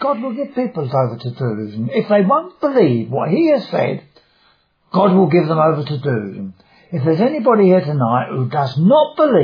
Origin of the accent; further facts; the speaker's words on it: London, United Kingdom; born there; accent: Cockney; Now I come from Essex, and when Mary was on the throne, she burned a lot of people in Essex. I'm a Cockney. You perhaps tell that by my voice. I was born in London, within the sound of Bow Bells.